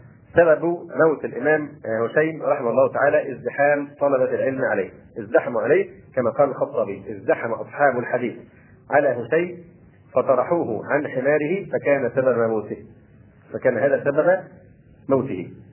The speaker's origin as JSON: {"language": "Arabic", "country": "Egypt", "said": "وربما الأمر هنا عندنا في مصر أخف"}